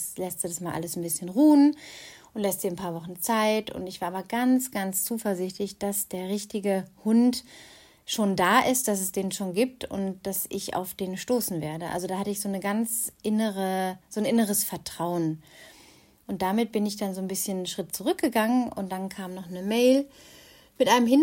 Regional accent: Germany; moved away as an adult; now in Tunisia; Ja, Thema Deutschland noch. Also, ich möchte ja mein Heimatland nicht verteufeln

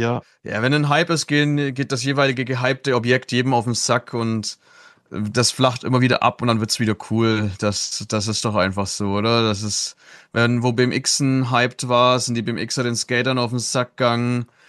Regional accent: Germany; Aber als Deutscher, der reisen muss, muss man zwangsweise Kohle haben oder alles, was man hat, dafür rausknallen.

